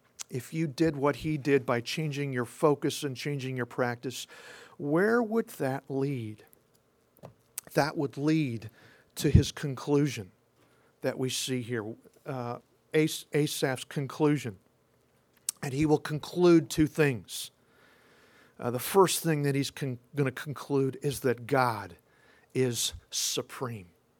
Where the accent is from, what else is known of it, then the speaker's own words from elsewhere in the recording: Illinois, United States; This puts me in mind of growing up outside of Chicago. We would have, of course, immense snowfall.